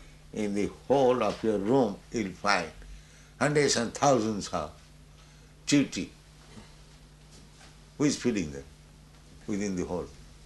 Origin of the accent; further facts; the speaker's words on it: India; I mean, I am Indian. I never see any man starving and dying.